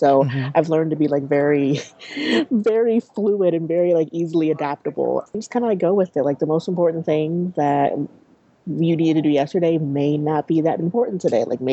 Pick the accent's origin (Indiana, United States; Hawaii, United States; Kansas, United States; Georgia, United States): Kansas, United States; I'm originally from Kansas, so I, like, left my little bubble and went to someplace I was very unfamiliar with.